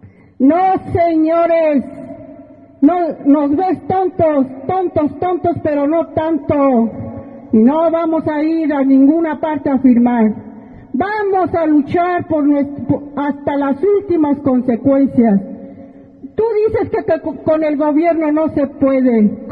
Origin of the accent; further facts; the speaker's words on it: San Andrés Calpa, Puebla, Mexico; Vengo del estado de Puebla, del municipio de San Andrés Calpa.